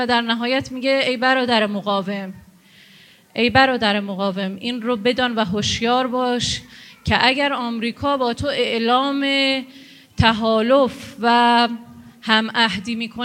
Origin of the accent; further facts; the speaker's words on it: Iran; به عنوان یک ایرانی کوچکی که در تحولات دنیا تجربه‌ای کسب کرده هست. من برای شما از دل خلیج فارس، بحرین، به قول حضرت آقا این جزیره کوچک که شاهد انقلابی بزرگ بود صحبت میکنم،